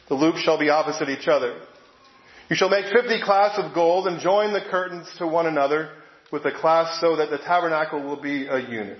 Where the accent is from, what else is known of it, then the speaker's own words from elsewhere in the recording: New Jersey, United States; And I'm a bit biased, right? I'm from New Jersey.